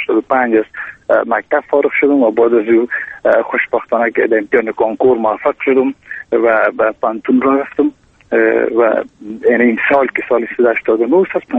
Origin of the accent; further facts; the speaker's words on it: Afghanistan; ما به عنوان یک افغان به عنوان کسی که در محل زندگی میکنم